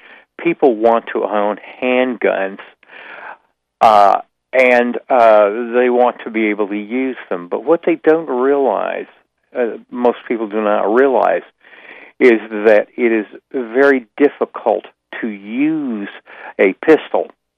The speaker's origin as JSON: {"language": "English", "region": "Tennessee", "country": "United States", "said": "I shot guns and owned one since I was 7 years old. I come from East Tennessee."}